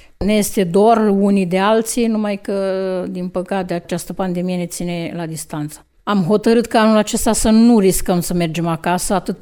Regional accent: Focșani, Vrancea County, Romania; De lângă Focșani, de fapt, părinții mei sunt din Jariștea și eu sunt căsătorită în Mircești noi.

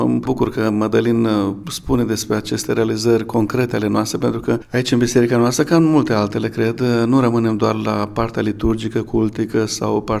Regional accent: Romania; Deci, etosul, tezaurul acesta care ne definește ca români, ca neam, credință și toate celelalte

